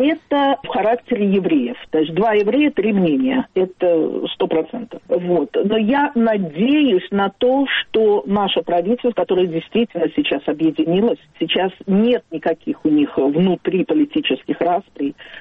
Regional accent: Baku, Azerbaijan; now in Ashkelon, Israel; Я из Баку, да, я из Баку.

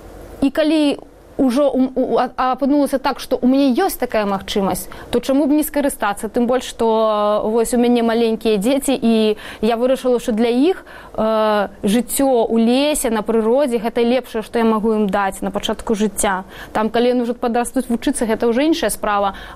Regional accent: Minsk, Belarus; Я чалавек, які вырас у горадзе, я ўвогуле там нарадзілася ў Мінску і жыла там доўгі час. Пасля ў мяне былі яшчэ змяняла месцы жыхарства.

